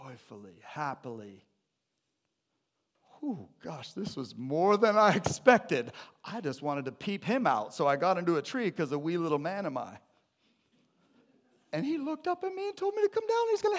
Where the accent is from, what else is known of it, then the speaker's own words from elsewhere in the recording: Briar, Washington, United States; I grew up in Briar, Washington. Anybody ever hear of Briar, Washington?